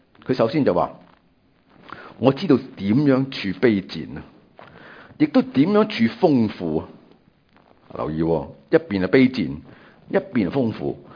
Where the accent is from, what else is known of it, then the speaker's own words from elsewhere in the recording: Macau; 我呢就在我是澳门出世的，所以我是澳门人。